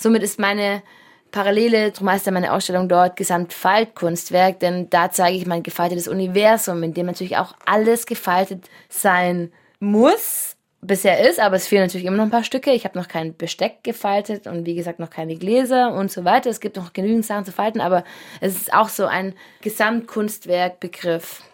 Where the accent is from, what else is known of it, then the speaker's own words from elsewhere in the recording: Germany; Genau, dann dachte ich noch ein bisschen an Berlin, obwohl ich nicht sicher war, weil ich bin ja als Deutsche, Berlin wäre vielleicht auch ein Rückschritt geworden.